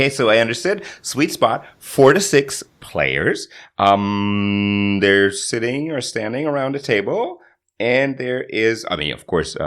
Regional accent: Berlin, Germany; Oh, no, in my hometown. I thought, except your hometown. In my hometown. Oh, my God. In Berlin...

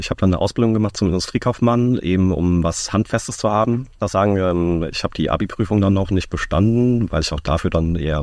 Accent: Nieder-Olm, Rhineland-Palatinate, Germany; also born or lived in Mainz; Genau, Mainz geboren und dann in Niederolm aufgewachsen.

